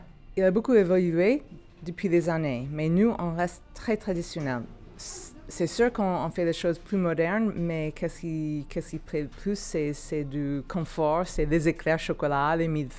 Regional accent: California, United States; French is a second language; now in France; Californie.

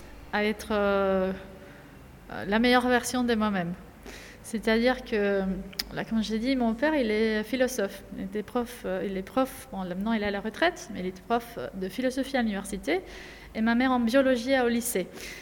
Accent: Cuba; French is a second language; moved away as an adult; now in France; je viens de Cuba, donc j'ai fait mes études de lycée et l'université au début à Cuba. Et j'ai continué avec un master ici en France. Donc, je suis venue en France pour le master à l'École Polytechnique.

